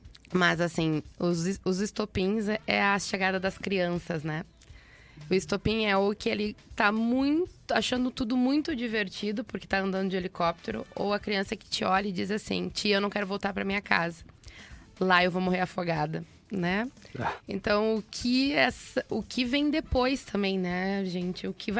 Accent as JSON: {"language": "Portuguese", "town": "Gravataí", "region": "Rio Grande do Sul", "country": "Brazil", "said": "Eu sou de Gravataí."}